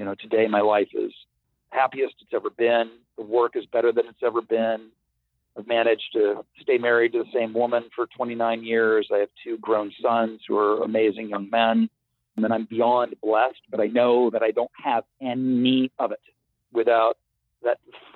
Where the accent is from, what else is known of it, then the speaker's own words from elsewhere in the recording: Ohio, United States; So an 8-year-old growing up in Ohio wanting to be an actor was not looked at well.